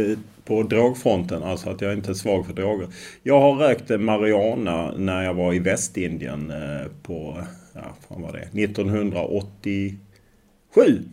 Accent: Lund, Skåne, Sweden; I Lund, i Skåne.

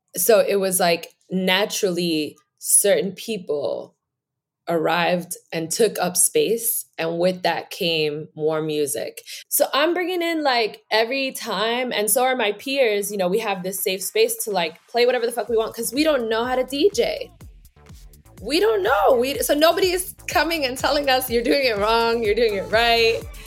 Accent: New York City, New York, United States; I am from New York City. Born in Harlem

